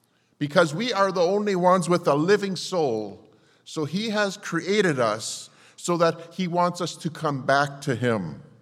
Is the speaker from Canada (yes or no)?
yes; Winkler, Manitoba, Canada; It's good to be here this morning in my hometown, Winkler, Manitoba.